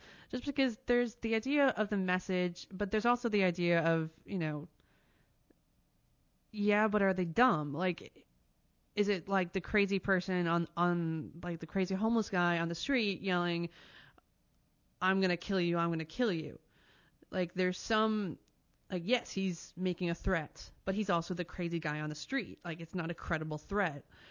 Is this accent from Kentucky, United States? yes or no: no; Montana, United States; And, hey, I'm from Montana. I know all about crazy guys in sheds with guns.